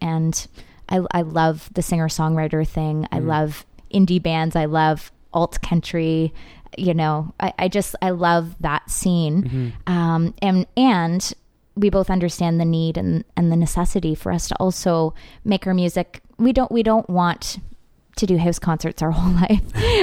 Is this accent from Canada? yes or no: yes; Oakville, Ontario, Canada; Cause I grew up in Oakville and you know, country isn't big in the GTA necessarily.